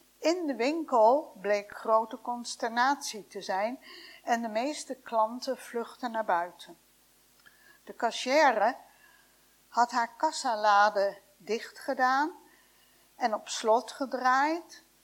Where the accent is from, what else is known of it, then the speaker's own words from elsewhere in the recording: The Hague, South Holland, Netherlands; Toevallig komt hij ook uit Den Haag, waar ik vandaan kom.